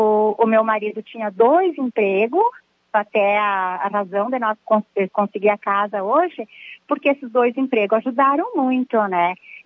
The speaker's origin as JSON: {"language": "Portuguese", "town": "Barracão", "country": "Brazil", "tie": "born or raised there", "moved": "as an adult", "lives_now": "Caxias, Brazil", "said": "Eu sou natural de Barracão, mas faz muitos anos que eu vim embora pra Caxias. Logo no que me casei, eu vim embora pra Caxias pra tentar uma vida melhor"}